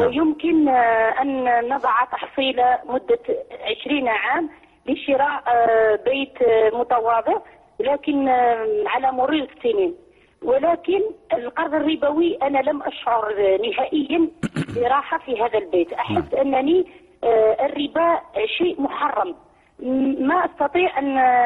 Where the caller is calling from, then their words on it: Belgium; أنا أتصل بك من بلجيكا